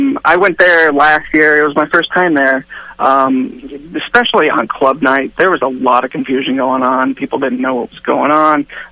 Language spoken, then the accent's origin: English; Portland, Oregon, United States; As you know, I'm from Portland. We have probably one of the greater beer cultures here in the United States around here